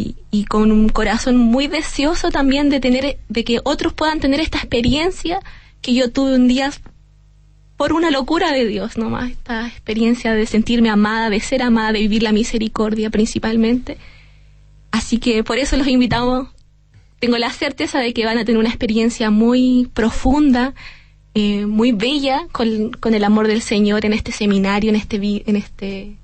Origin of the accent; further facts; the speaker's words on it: Concepción, Biobío, Chile; yo soy de Concepción. Y cuando yo me quise venir a estudiar acá a la Universidad de Chile